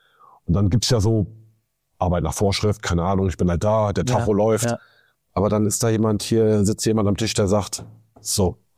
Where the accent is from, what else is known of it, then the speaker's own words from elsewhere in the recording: Vechta, Lower Saxony, Germany; ich bin 11 oder 12, ich komme aus Vechtal, es sind 30 Minuten bis nach Bremen